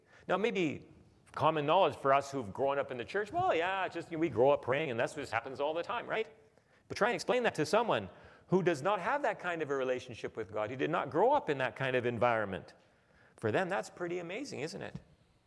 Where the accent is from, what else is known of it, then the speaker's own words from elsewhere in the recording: Alberta, Canada; I'm an Albertan, but I don't have direct access to our premier. I'm a Canadian